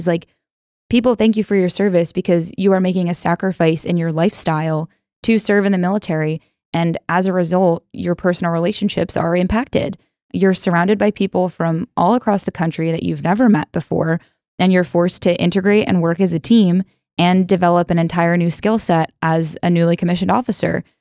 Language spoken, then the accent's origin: English; New York, United States; And I grew up in New York. I went to college in the DC area.